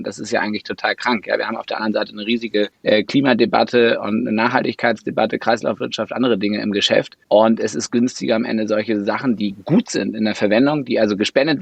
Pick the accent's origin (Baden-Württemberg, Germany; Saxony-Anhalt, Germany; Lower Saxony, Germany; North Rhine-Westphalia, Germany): Lower Saxony, Germany; Braunschweig; eine Verbesserung für Braunschweig, für meine Heimatstadt, für unsere Heimatstadt zu erwirken.